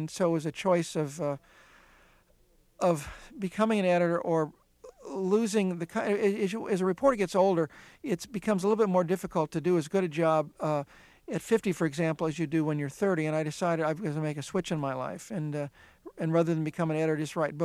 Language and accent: English; California, United States; And for good or for worse, I'm a Californian, and I didn't want to go to New York, even though I have very dear friends in New York.